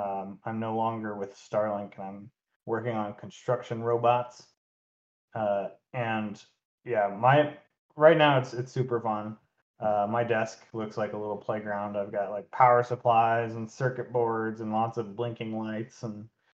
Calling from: Seattle, Washington, United States; Oh, in Seattle.

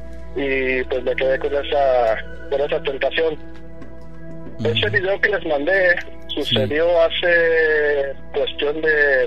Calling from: Hesperia, California, United States; De Hesperia, California.

